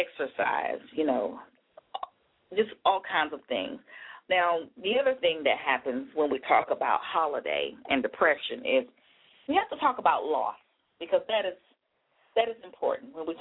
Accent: Maryland, United States; I'm from Maryland, and I see I do have a person from Maryland on my line.

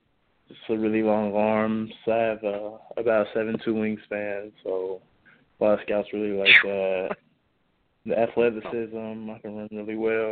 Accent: Kentucky, United States; I'm originally from Kentucky, so that's right across the river, so my family could come watch me play.

